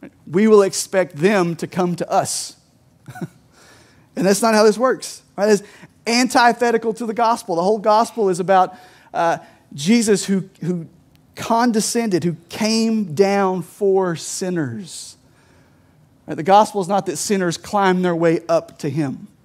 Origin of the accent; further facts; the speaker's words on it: Kentucky, United States; I grew up on Lake Cumberland.